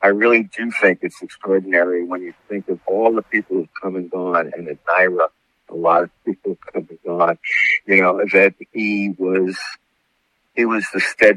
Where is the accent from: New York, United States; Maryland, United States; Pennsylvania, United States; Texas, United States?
New York, United States; Brooklyn; I grew up in Brooklyn